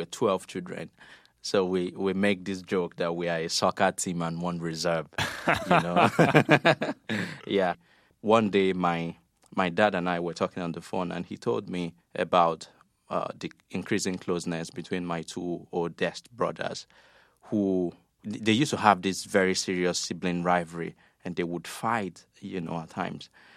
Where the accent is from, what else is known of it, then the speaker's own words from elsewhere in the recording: Nigeria; moved away as an adult; the germ of the idea came to me when I was living away from Nigeria in a kind of what I like to call literary exile.